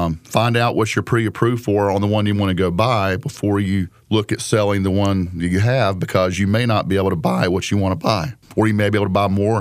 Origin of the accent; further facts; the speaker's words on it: Durham, North Carolina, United States; Well, you know, I'm just a local guy. I was born in Durham, raised in Durham.